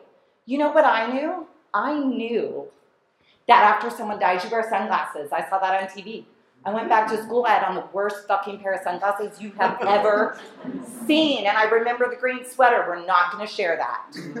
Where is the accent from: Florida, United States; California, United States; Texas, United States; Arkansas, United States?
Florida, United States; Kissimmee; also born or lived in St. Cloud; So I grew up in Kissimmee, eventually moving to St. Cloud, same damn thing.